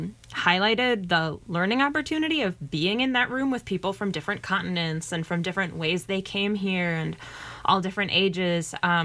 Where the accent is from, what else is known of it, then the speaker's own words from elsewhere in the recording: Duluth, Minnesota, United States; I'm from northern Minnesota also. I'm from Duluth.